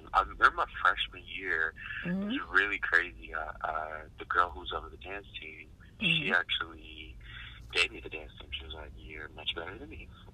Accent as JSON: {"language": "English", "town": "Oakland", "region": "California", "country": "United States", "tie": "born or raised there", "also_born_or_lived": "Dallas", "said": "It was actually a culture shock because I grew up in Oakland, so I was still a city boy, and then Dallas was kind of a city"}